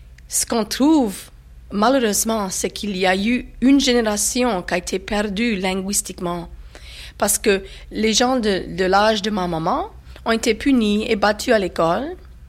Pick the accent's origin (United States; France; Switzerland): United States; Louisiana; first language French; Moi, j'ai appris le français comme première langue. Chez moi, mes parents étaient récolteurs, assez pauvres, de la campagne. Et puis en plus, ils voulaient absolument que je parle en français. J'ai commencé l'école et puis après, j'ai commencé à apprendre l'anglais.